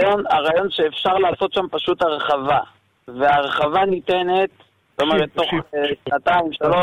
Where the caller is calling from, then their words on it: Jerusalem, Jerusalem District, Israel; אני מרמות.